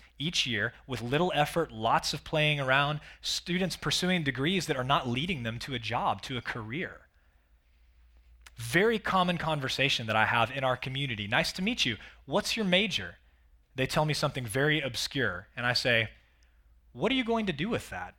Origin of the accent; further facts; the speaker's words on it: Dallas, Texas, United States; Where I grew up in North Dallas, it was simply expected that you were going to college